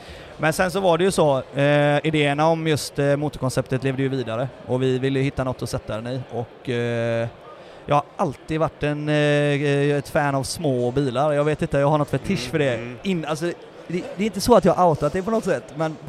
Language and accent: Swedish; Sweden; jag är från Sverige